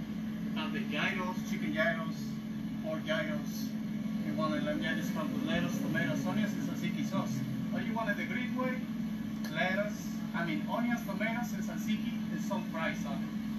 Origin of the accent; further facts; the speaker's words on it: Mexico; moved away; I'm from Mexico, so I've been here like for 15 years now.